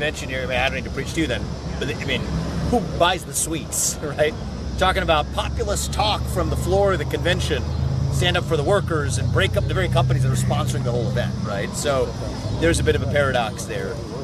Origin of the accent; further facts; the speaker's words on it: United States; I am an American who is actually here to listen to the views of people who disagree with me.